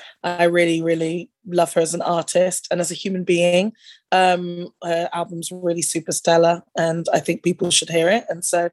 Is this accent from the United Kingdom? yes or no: yes; United Kingdom; And it's like, yeah, because I'm a British rocker.